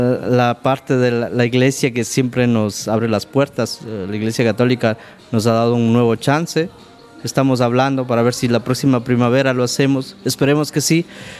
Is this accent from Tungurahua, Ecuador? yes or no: yes; Baños, Tungurahua, Ecuador; Sí, bueno, yo crecí en Baños, en las calles, y allí, aparte de jugar fútbol, jugar con los coches de madera, nos dedicábamos a pintar